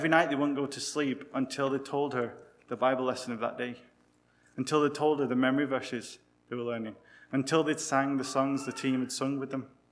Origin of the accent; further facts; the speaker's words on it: England, United Kingdom; now in Ireland; with my wife Adele, we work in County Cork. I'm not from Cork, I'm from England, but I'm definitely feeling more Irish than I used to.